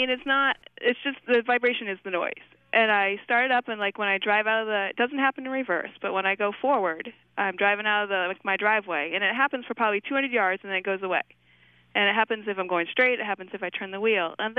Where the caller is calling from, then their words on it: East Hampton, Massachusetts, United States; I'm calling from East Hampton, Mass.